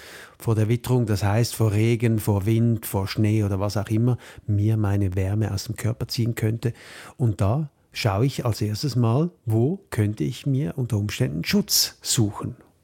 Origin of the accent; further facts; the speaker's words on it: Switzerland; bei uns in der Schweiz